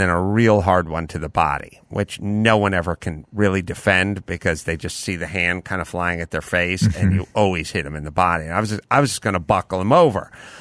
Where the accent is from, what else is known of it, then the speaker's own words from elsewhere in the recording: North Hollywood, California, United States; Now, I grew up in North Hollywood and I'm off of Laurel Canyon